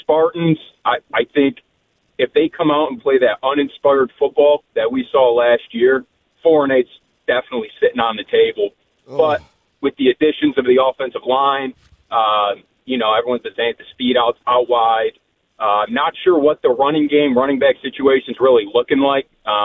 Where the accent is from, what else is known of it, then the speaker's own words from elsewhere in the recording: Michigan, United States; now in Cincinnati, United States; I ended up moving out. I grew up in Michigan. I live in Cincinnati, Ohio now.